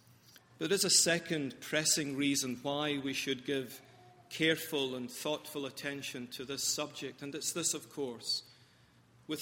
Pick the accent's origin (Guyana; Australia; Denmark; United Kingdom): United Kingdom; Glasgow, Scotland; And being a Glaswegian, that just about was the pits.